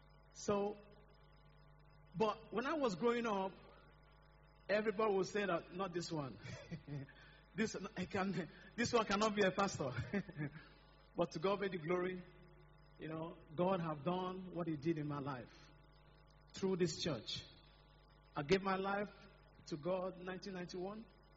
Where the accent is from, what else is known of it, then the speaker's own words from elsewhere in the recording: Nigeria; born there; I was born here in Nigeria.